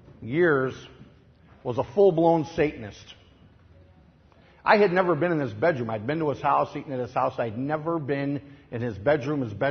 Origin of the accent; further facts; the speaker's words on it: Cicero, Illinois, United States; where I grew up in Cicero. And in the 60s and 70s in Cicero, it was all white. There was some Hispanic, but absolutely no African Americans.